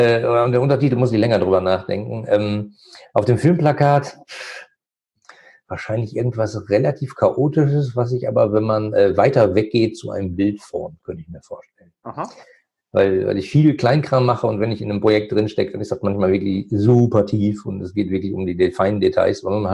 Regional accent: North Rhine-Westphalia, Germany; ich komme aus dem Ruhrgebiet

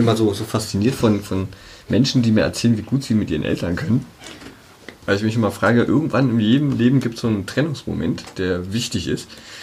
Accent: Berlin, Germany; Also als Berliner

